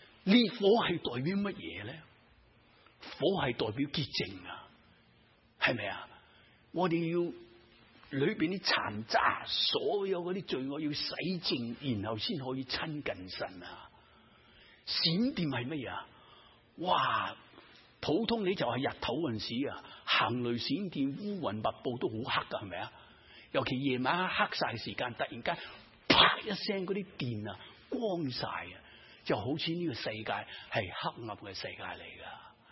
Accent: China; 我哋中国人讲雷公啊

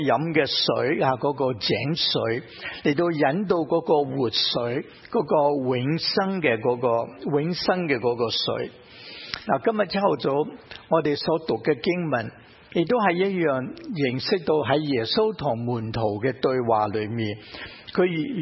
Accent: China; 这些是我们中国人的厨房里面是很难想象没有的

